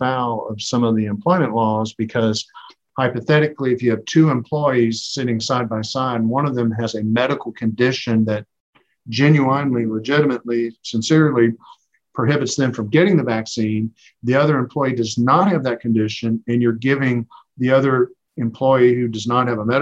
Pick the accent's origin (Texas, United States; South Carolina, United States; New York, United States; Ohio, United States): Texas, United States; in my home state of Texas, we are considered an at-will employment state